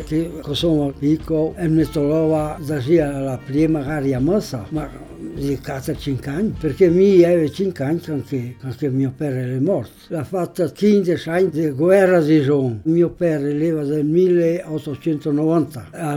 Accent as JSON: {"language": "Italian", "region": "Sardinia", "country": "Italy", "moved": "as an adult", "said": "Mi sono nasus 22 di mei, sono sardo"}